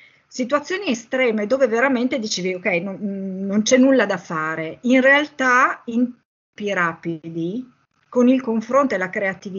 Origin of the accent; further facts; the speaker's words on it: Piacenza, Emilia-Romagna, Italy; Vengo da Piacenza. Piacenza è a 15 km da Codogno.